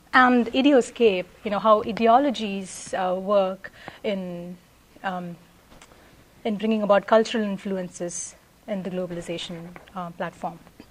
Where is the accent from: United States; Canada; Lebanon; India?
India; And I take the case study of India because I'm from India. I know the scenario there before and after the advent of Linux